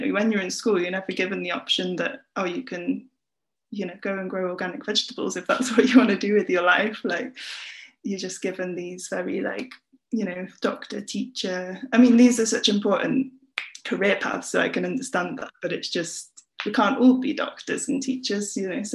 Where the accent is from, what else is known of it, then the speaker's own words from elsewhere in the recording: Wales, United Kingdom; When I went, it was so much cheaper as a Welsh person to stay at a Welsh university, to go to a Welsh university.